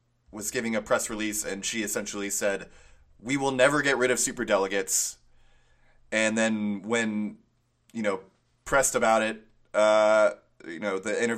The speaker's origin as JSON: {"language": "English", "country": "United States", "said": "many of which I don't even know because I'm American, so I'm going to use that as my excuse"}